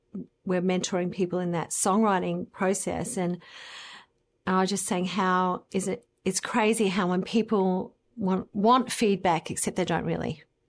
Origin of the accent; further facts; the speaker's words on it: Australia; I was going to say BS, but I'm an Australian. That's what we do.